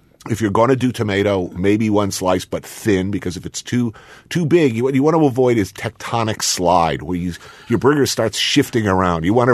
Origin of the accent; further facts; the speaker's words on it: Chicago, Illinois, United States; Mr. President, as a Chicagoan, as a true Chicagoan